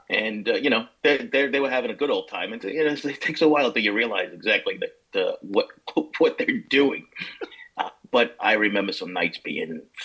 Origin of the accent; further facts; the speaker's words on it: Levittown, New York, United States; So I didn't spend any time in New York City as a kid, but I grew up on Long Island. We grew up in Levittown, and I went to the parochial school over there.